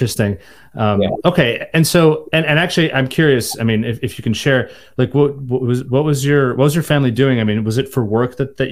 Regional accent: New York City, New York, United States; also born or lived in Ukraine; I grew up in the US. I was born in Ukraine, but I came here when I was two. So really my memories are from the US. I take for granted that, you know, especially New York City where I grew up

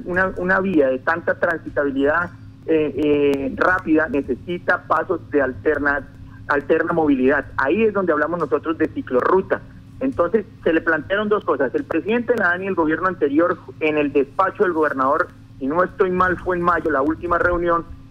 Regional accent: Yopal, Casanare, Colombia; Los que somos de Yopal

